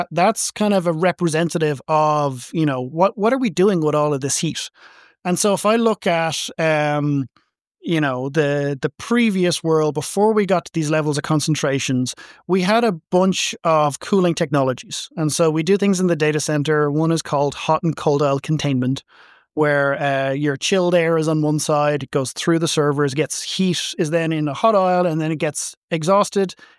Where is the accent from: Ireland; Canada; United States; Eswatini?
Ireland; I'm from Ireland and it's a relatively temperate climate.